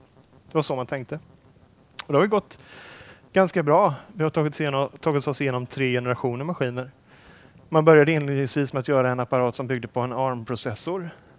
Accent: Sweden; är svensk, jag är med en norsk kollega

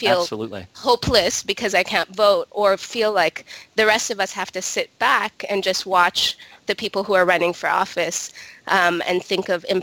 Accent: Bahrain; English is a second language; moved away as an adult; I was born and raised in Bahrain

